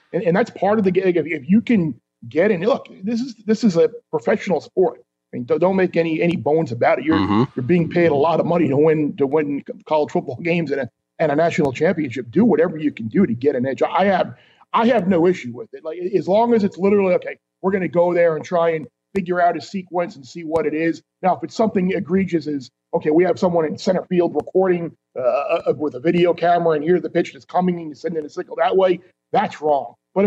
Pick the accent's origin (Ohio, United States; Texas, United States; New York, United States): New York, United States; it reminded me of growing up in New York.